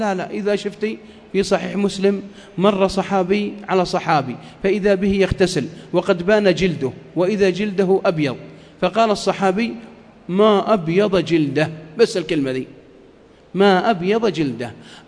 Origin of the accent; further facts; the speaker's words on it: Saudi Arabia; اللي يسمونها فياقرا عندنا في السعودية